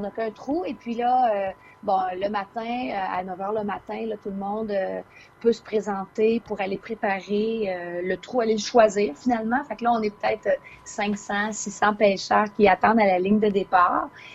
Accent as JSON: {"language": "French", "region": "Quebec", "country": "Canada", "tie": "born or raised there", "said": "Je suis originaire de l'Estrie. J'ai été élevée par là-bas."}